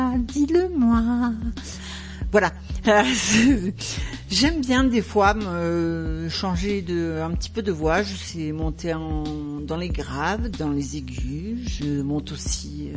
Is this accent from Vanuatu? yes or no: no; South-West, France; accent: southwestern French; Je peux pas lever l'accent. Je suis du Sud-Ouest.